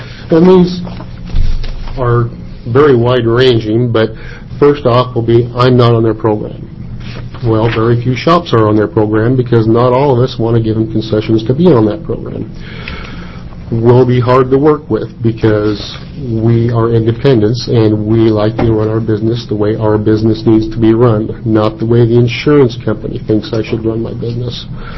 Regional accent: Madras, Oregon, United States; I am from Madras, representing Madras Body and Glass in Madras, Oregon.

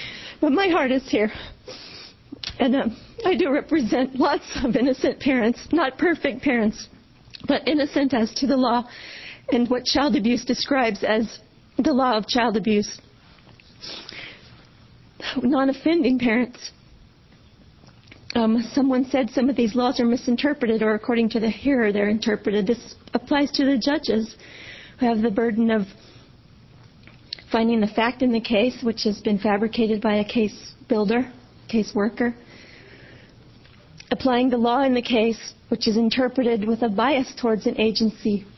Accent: Springfield, Oregon, United States; I'm from Springfield, Oregon.

